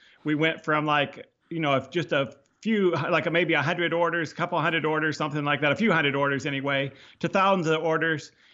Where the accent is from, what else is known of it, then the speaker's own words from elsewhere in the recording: Oregon, United States; also born or lived in Nampa, Idaho; I started out in the Boise Valley, actually right on the Oregon side of the border from Idaho. I was born in Napa, Idaho, near Boise.